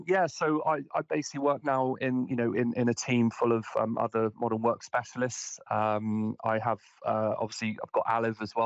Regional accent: South West England, United Kingdom; accent: West Country; If you can tell from my very thick West Country accent, I'm from Devon. I've lived here pretty much all my life

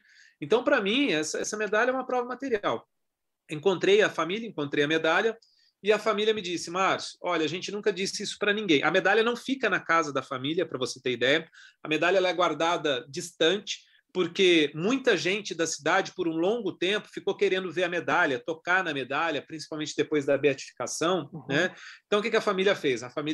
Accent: Cruzília, Minas Gerais, Brazil; born there; Eu nasci na cidade de Cruzília, no sul de Minas Gerais, né? Então, é onde eu nasci.

